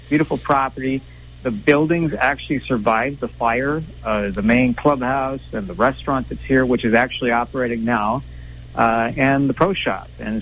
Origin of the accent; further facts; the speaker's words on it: Magalia, California, United States; I grew up in Magalia. I went to school in Paradise, was a graduate in 1986. Lived here again for a few more years after college.